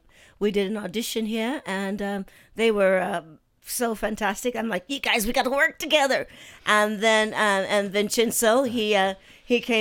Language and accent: English; Los Angeles, California, United States; also born or lived in Long Beach; But I'm from Los Angeles, mm-hmm. and I was born in a place called Long Beach.